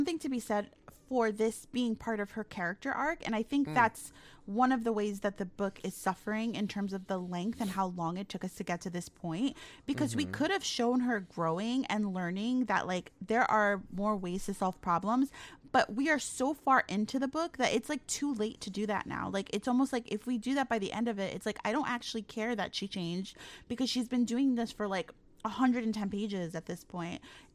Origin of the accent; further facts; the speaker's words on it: Bronx, New York, United States; now in Westchester, United States; And when I moved from the Bronx to Westchester, people were literally afraid of me.